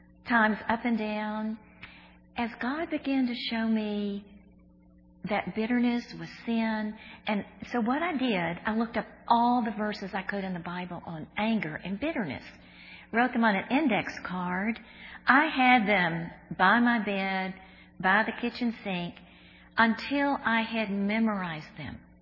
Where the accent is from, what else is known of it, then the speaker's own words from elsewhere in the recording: Houston, Texas, United States; They flew me to my hometown of Houston, Texas